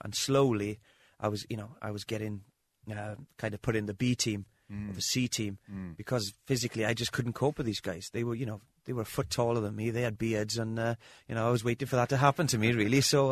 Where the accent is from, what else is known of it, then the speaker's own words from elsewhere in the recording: Wales, United Kingdom; Look, I was born in the Amon Valley. I'd lived there all my life.